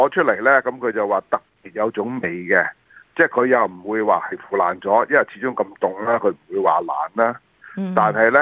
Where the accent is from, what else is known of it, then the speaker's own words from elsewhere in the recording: Shanghai, China; 好似我哋上海人嘅腌竹鮮啊。